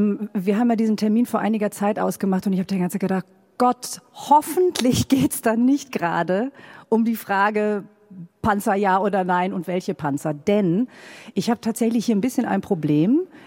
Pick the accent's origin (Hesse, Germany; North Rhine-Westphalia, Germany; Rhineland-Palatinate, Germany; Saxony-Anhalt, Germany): North Rhine-Westphalia, Germany; Ibbenbüren; also born or lived in Osnabrück; Richtig, ich bin in Osnabrück geboren, aber ich komme aus Ibbenbüren.